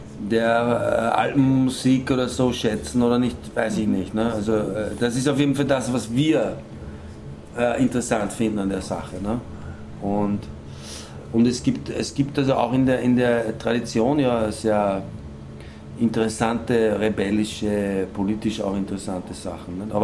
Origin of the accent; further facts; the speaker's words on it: Linz, Upper Austria, Austria; wir kommen aus Oberösterreich, Linz, so, Umfeld. Das ist so zwischen Wien und Salzburg, ne?